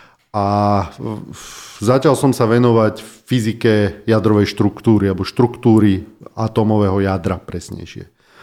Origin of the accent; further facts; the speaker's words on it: Trnava, Trnava Region, Slovakia; also born or lived in Ilava; Narodil som sa v malom meste na strednom Slovensku, ktoré sa volá Ilava. Je známe z úplne iného dôvodu, ale ten nechajme tak, so mnou nemá nič spoločné. Od troch rokov sme žili v Trnave